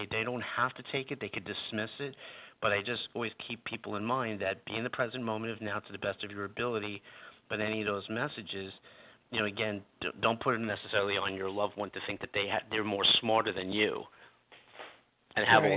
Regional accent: New York City, New York, United States; Actually, I grew up here in New York, where I live in New York City, and I grew up in an area called Brooklyn.

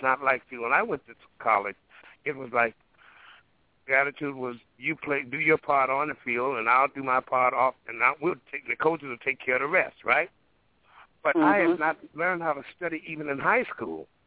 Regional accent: Mississippi, United States; We come from Mississippi, but see, the difference in being when you're raised in a rural area like that, we were poor, but we really didn't know we were poor.

